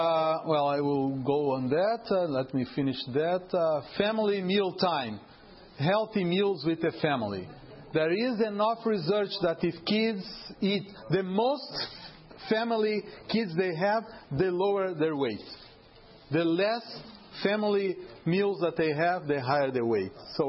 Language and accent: English; South Region, Brazil; English is a second language; I am from South.